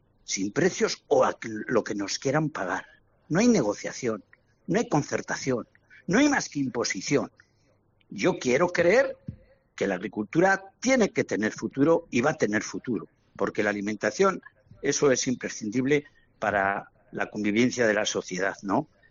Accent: Sesma, Navarre, Spain; de mi pueblo, de SESMA. Un pueblo sin futuro, un pueblo de toda vida sin secano.

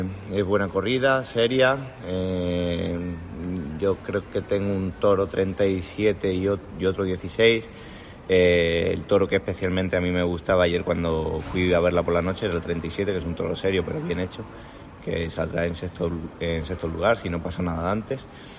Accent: Albacete, Castilla-La Mancha, Spain; Y ahora, bueno, pues aquí en mi tierra, en Albacete, con toda mi gente, pues estoy muy feliz de estar aquí

